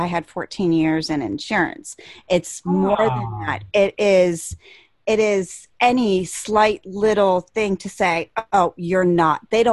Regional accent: the South, United States; Hey, I'm from the South.

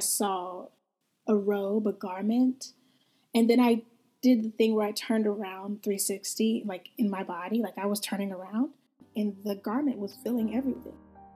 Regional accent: DeSoto, Texas, United States; also born or lived in Dallas; So I'm from Dallas, Texas.

